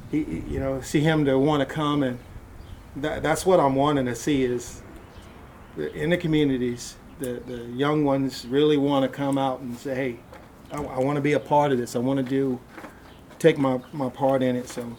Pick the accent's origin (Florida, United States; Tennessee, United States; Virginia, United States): Virginia, United States; When I grew up in Virginia